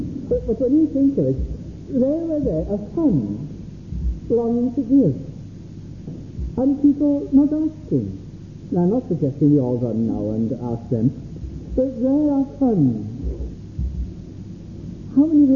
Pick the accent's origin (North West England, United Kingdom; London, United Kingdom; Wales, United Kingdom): Wales, United Kingdom; And they notice us as little Welsh people going in, which is even more picturesque, doesn't it? So now, here I go in my little accent